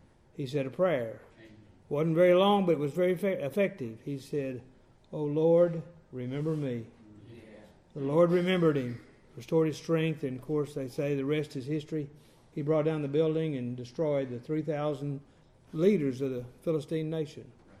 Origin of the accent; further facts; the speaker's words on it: Texas, United States; and I'm from West Texas. I'm a lifelong Texan.